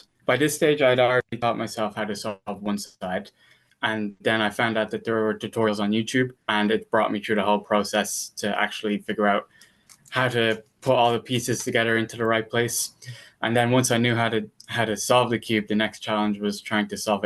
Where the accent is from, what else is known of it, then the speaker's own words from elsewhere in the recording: Ireland; I was the fastest Irish person.